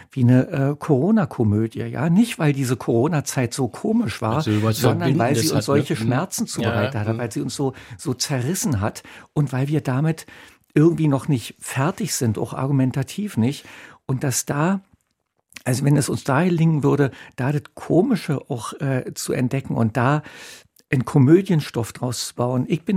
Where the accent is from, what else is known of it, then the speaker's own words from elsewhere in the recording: Germany; ich bin ein Tscheche im Körper eines Deutschen